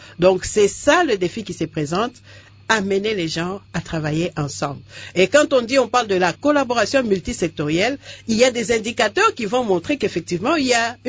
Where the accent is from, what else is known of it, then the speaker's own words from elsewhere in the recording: DR Congo; en maîtrisant les questions complexes de santé chez nous en RDC